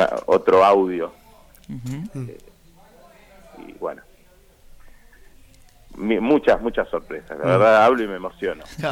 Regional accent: Buenos Aires, Argentina; no dejamos de ser porteños y criarnos y en la ciudad.

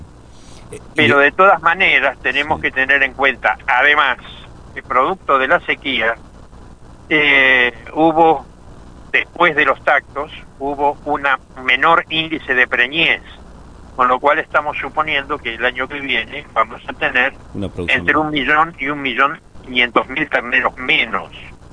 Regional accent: Argentina

